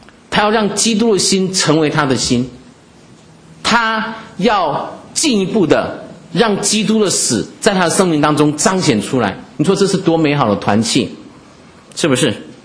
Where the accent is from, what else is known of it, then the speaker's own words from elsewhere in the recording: Taiwan; 这个我小时候在台湾读小学写作文啊